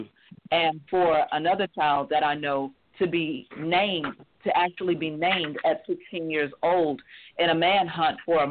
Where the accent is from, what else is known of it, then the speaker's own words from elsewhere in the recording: Sacramento, California, United States; born there; now in Louisiana, United States; When I was born in Sacramento, California, which was the crime capital of the United States